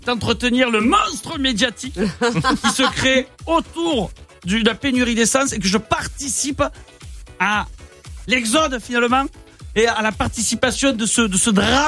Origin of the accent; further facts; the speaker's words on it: Aix-en-Provence, Provence-Alpes-Côte d'Azur, France; Moi, tu sais que je suis d'Aix, hein, je suis à Aix tous les étés.